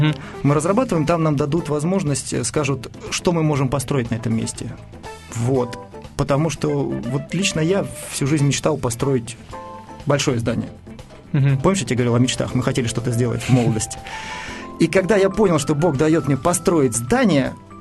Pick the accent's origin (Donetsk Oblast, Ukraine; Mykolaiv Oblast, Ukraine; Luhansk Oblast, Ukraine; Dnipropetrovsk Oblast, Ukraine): Luhansk Oblast, Ukraine; Krasnyi Luch; moved away as an adult; now in Moscow, Russia; Да, есть такой маленький город Красный Луч, шахтерский городок, 11 шахт, 3 завода, 2 фабрики.